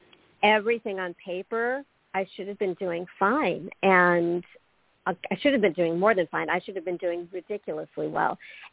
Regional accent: California, United States; That just means I'm from Southern California and spirituality is like really easy for us.

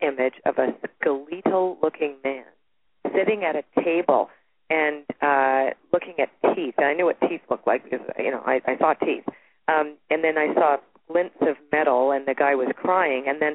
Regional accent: Toronto, Ontario, Canada; born there; I was born in Toronto.

